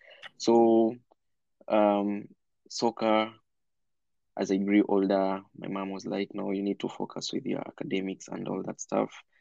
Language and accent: English; Kariobangi, Nairobi, Kenya; I mean, soccer was like a major part of me while growing up in Kariobangi.